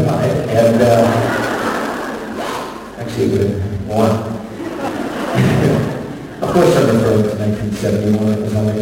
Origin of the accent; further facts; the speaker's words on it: United States; Sorry, darling, I'm from America.